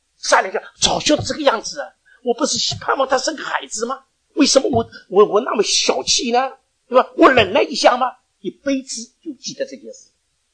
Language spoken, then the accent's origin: Chinese; Shanghai, China; 我说的我们上海人呢真喜欢讲一句话，死路一条。